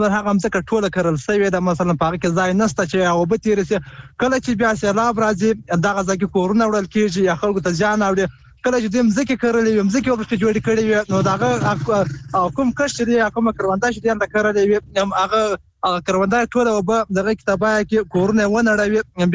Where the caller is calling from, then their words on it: Helmand, Afghanistan; که موږ وګورو دلته په هلمند کې